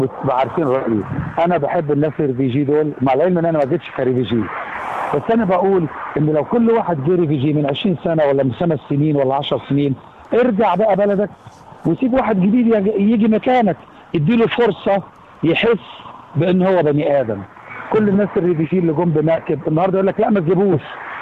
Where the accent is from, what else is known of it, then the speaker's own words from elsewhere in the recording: Egypt; وانا مصري